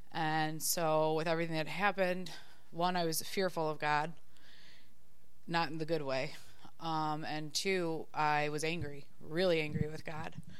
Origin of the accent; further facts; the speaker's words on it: Chicago, Illinois, United States; I'm 33 years old. I'm from Chicago.